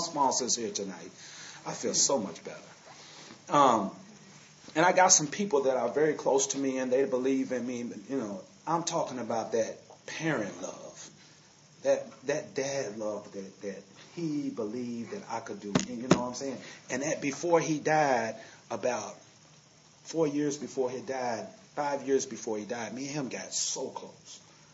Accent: Louisville, Kentucky, United States; by the way, I'm from Louisville, Kentucky. Anybody here from Kentucky? No. I am. You are. I'm from Louisville.

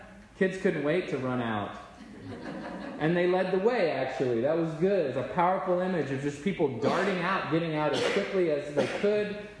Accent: Texas, United States; Which, you know, I'm from Texas, so I love that.

